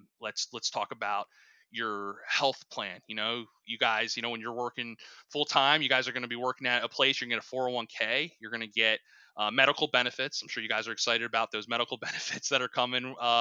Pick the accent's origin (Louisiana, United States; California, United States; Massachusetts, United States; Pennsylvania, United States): Pennsylvania, United States; Philadelphia; I have blue collar roots. I'm from Philly. My grandparents owned a bakery in Center City, Philadelphia.